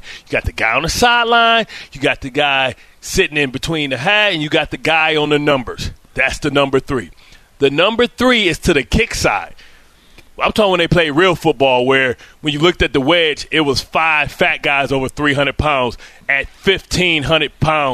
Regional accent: Illinois, United States; they saw that I was from Southern Illinois, and they looked at me with disdain like I was beneath them.

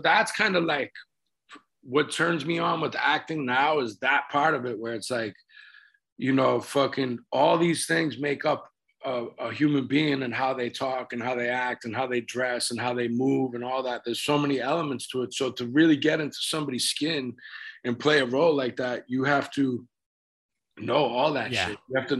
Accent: Boston, Massachusetts, United States; accent: Boston; So just by doing all that work over the years, like, my Boston accent's kind of like been dialed down, man, and like, not intentionally, but, you know.

